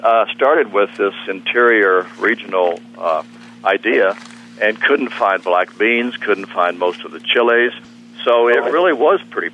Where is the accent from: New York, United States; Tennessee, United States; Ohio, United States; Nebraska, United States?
Nebraska, United States; Yes, I grew up in Nebraska, of all places.